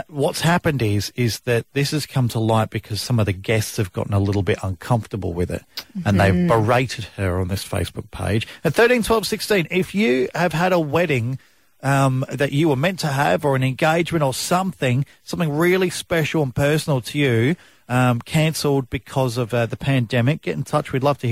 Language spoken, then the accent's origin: English; South Australia, Australia; And for over a week as well, South Australia, my home state.